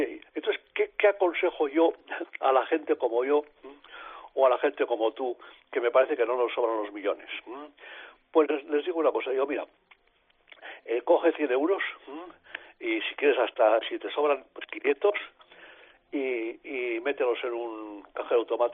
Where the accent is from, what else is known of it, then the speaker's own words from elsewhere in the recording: Zaragoza, Aragon, Spain; now in Catalonia, Spain; yo nací en Zaragoza, soy muy muy aragonés, mucho, pero llevo 60 años aquí y yo en Cataluña estoy de maravilla.